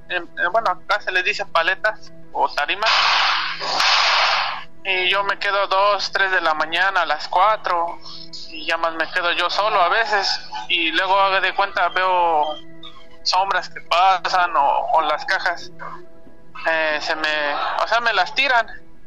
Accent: Puebla, Mexico; porque bueno, yo soy del estado de Puebla.

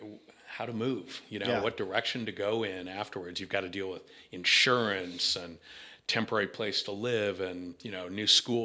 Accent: Los Angeles, California, United States; I grew up in Los Angeles, and I did not like it when I was growing up. I grew up in Studio City in the Valley, and it was very suburban.

